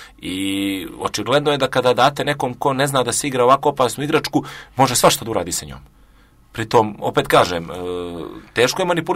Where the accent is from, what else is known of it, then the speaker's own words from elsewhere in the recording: Nikšić, Nikšić Municipality, Montenegro; bilo je 70.000 ljudi u Nikšiću, mom rodnom gradu